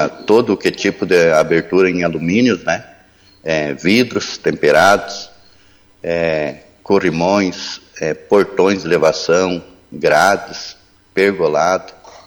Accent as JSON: {"language": "Portuguese", "town": "Mondaí", "region": "Santa Catarina", "country": "Brazil", "tie": "born or raised there", "lives_now": "Palmitos, Brazil", "said": "esse ano vai fazer 18 anos que estou em Palmitos. Eu sou natural de Mondaí."}